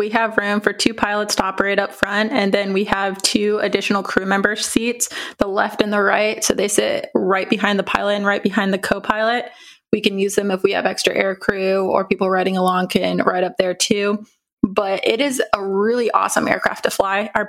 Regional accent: Vacaville, California, United States; I am originally from Vacaville, California, grew up a military brat.

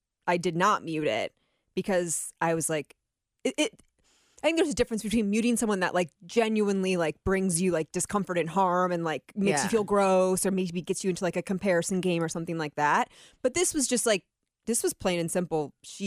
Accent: Atlantic City, New Jersey, United States; born there; I was born in Atlantic City.

